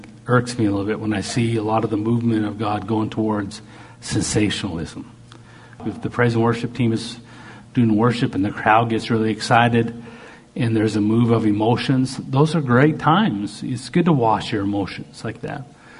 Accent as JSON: {"language": "English", "country": "Canada", "said": "Well, he didn't realize I'm Canadian."}